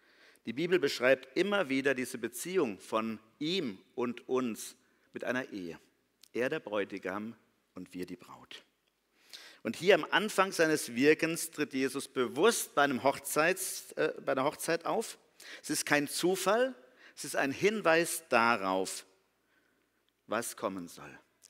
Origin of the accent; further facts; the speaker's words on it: Germany; Als Deutsche kennen wir das nicht so, die Schamkultur. Wir leben in einer Schuldkultur.